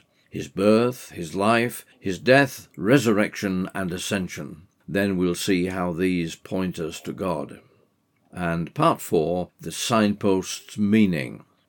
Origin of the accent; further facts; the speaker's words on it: England, United Kingdom; I was born and brought up in England, which has a long Christian cultural tradition, but I'm not a cultural Christian.